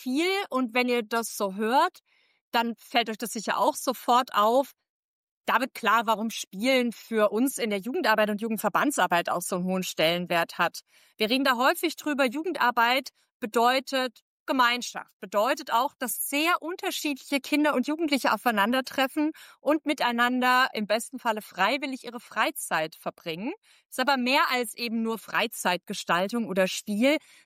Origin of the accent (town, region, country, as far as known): Swabia, Germany